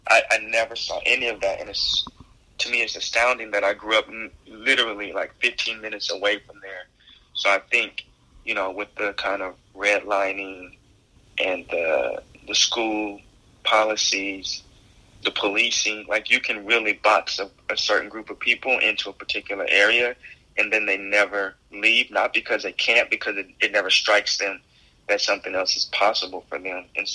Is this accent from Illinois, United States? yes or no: no; Portland, Oregon, United States; I stayed all week on Reed campus, which is in Southeast Portland, and I grew up mostly in Northeast Portland.